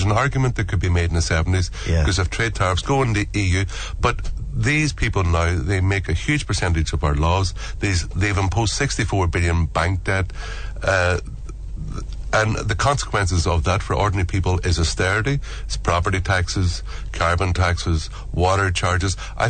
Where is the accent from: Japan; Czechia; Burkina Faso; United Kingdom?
United Kingdom; Derry, Northern Ireland; Yeah, well, I think growing up in the Troubles in Derry, for us it was very much a living reality.